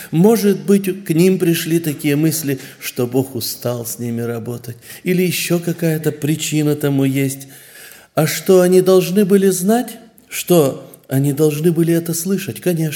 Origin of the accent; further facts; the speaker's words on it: Kazakhstan; я из Казахстана.